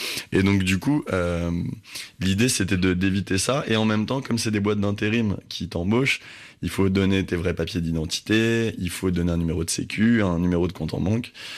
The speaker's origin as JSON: {"language": "French", "town": "Paris", "region": "Île-de-France", "country": "France", "tie": "born there"}